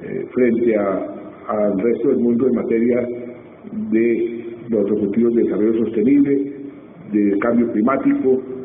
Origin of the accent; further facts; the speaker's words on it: Colombia; por nuestros propios intereses como colombianos